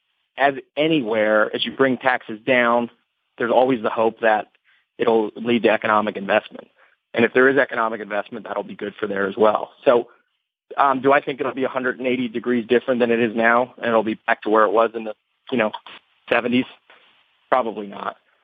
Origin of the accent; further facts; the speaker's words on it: Shamokin, Pennsylvania, United States; I'm from Shamokin, Pennsylvania. I don't know if you've ever been there. It's a little town, coal town, been decimated by the economy